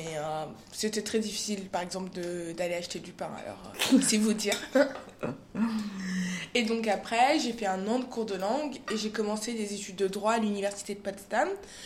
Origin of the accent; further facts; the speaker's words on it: Levallois-Perret, Île-de-France, France; also born or lived in Ziguinchor, Senegal / Berlin, Germany; j'ai 22 ans, je suis née au Sénégal, à Ziguinchor, c'est une petite ville dans le sud, et j'ai grandi en France, à Levallois, dans la banlieue de Paris.